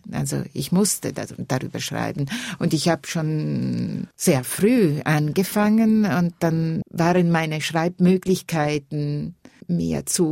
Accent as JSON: {"language": "German", "region": "Ticino", "country": "Switzerland", "tie": "born or raised there", "first_language": "Italian", "second_language": "German", "said": "es war meine Muttersprache, aber ich bin ja im Tessin aufgewachsen mit viel Französisch und es war irgendwie eine Fremdsprache, auch das Italienische."}